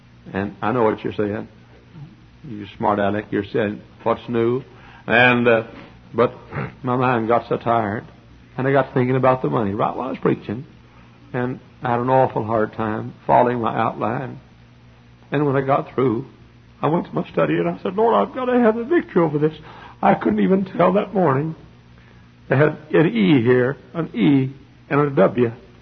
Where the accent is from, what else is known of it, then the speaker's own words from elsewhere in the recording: United States; accent: southern; all you poor, poor people haven't learned how to talk yet, and with my southern accent.